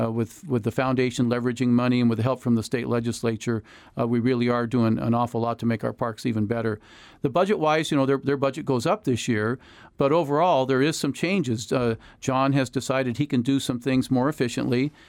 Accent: Alaska, United States; born and raised in Alaska, I cherish our history

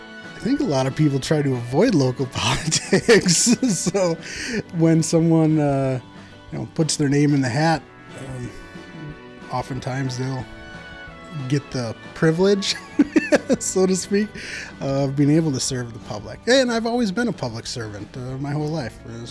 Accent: Wisconsin, United States; also born or lived in Minnesota; now in Kotzebue, United States; And we just kind of got sick of living in Minnesota. We're from Wisconsin originally, and there's a football battle there that we played into pretty good.

